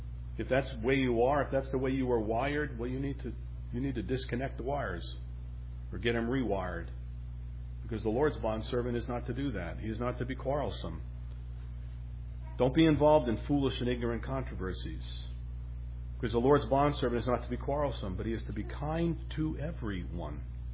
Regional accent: New York, United States; Being a New Yorker, it's New York humor

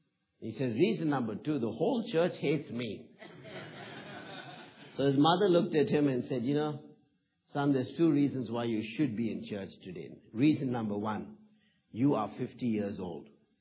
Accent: South India, India; moved away as an adult; also born or lived in Tennessee; now in United States; I'm from South India originally. Learned about 3 or 4 languages in South India. And then came and did some studies here at in Tennessee in the early 80s.

